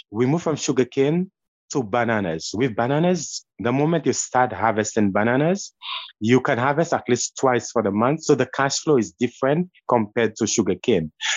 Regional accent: Canada; On the world stage, in my home country, red and white means love. And on the world stage, that's what Canada is saying.

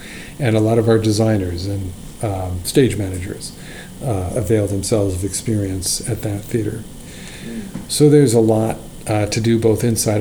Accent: New York, United States; actually, as a New Yorker. I toyed with the idea of going to college in New York

